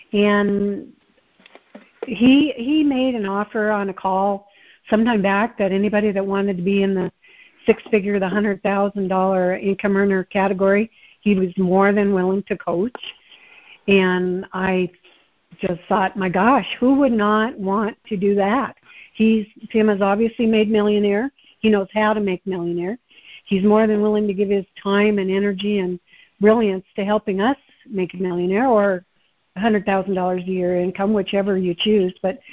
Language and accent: English; Montana, United States; Dang, I'm from Montana.